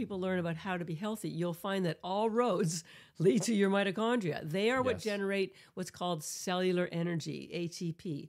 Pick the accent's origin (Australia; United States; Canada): Canada; Fortunately, and this was in Canada because I'm Canadian